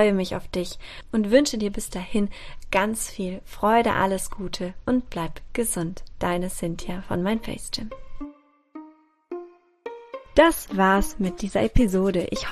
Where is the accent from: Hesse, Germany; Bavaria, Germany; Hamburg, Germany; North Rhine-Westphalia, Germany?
North Rhine-Westphalia, Germany; Düsseldorf; born there; Ich bin selbst gebürtige Düsseldorferin, wohne zurzeit in Deutschland